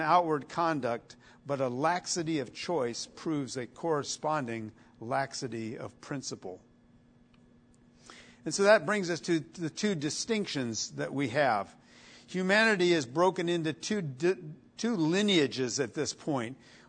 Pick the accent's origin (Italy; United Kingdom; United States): Italy; it was a lot like what I witnessed in Italy, growing up in Italy.